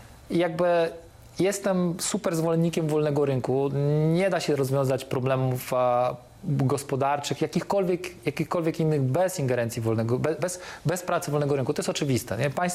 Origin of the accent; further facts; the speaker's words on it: Warsaw, Masovian Voivodeship, Poland; poznaniacy mówię trochę żartem, pamiętajmy, że jestem warszawiakiem.